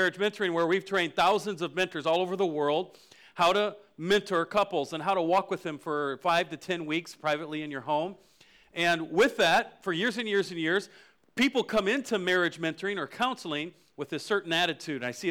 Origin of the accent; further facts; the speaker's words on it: Iowa, United States; So I'm from Iowa.